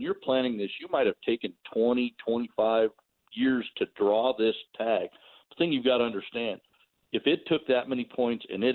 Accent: Colorado, United States; But I'm passionate about big game. I grew up in Colorado.

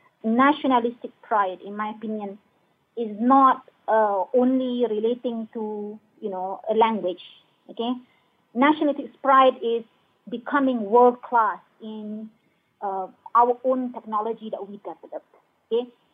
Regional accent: Malaysia; Put our effort as a country, as Malaysian, to actually be fluent in English, right?

